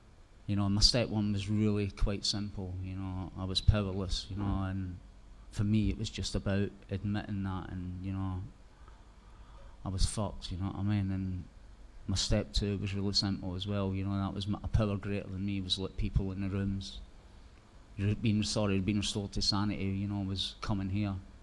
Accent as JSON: {"language": "English", "region": "Scotland", "country": "United Kingdom", "said": "I'm Scottish, I ain't paying anybody any money, do you know what I mean?"}